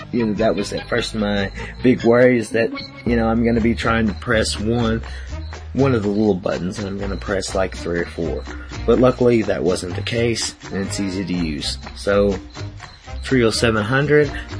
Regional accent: Kentucky, United States; Egress? I don't know, I'm from Kentucky. I can't spell, I can't speak.

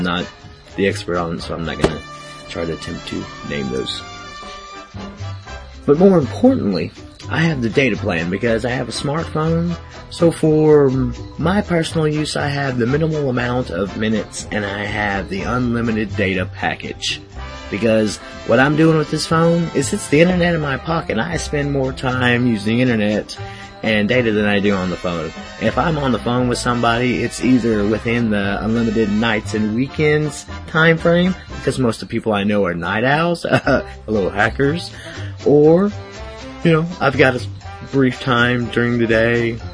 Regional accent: Kentucky, United States; Egress? I don't know, I'm from Kentucky. I can't spell, I can't speak.

